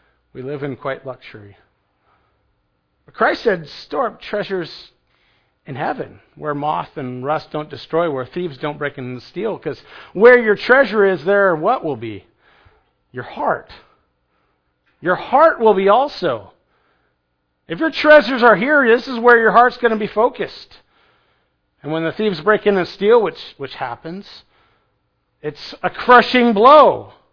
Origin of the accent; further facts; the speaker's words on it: United States; And I have to think, as an American, we get super comfortable here on earth.